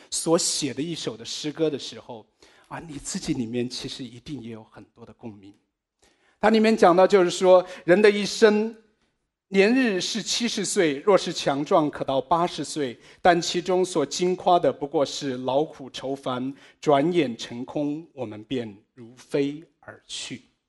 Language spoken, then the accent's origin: Chinese; Hubei, China; moved away as an adult; also born or lived in Beijing / Australia; 我出生在湖北我也许小的时候在一个小的乡村里面长大到后来上小学的时候我们去了县城等到我上高中的时候我就去了地区的高中里面在那里念高中，后来我去了北京念大学，在北京8年以后呢，我又到了澳洲，在澳洲待了13年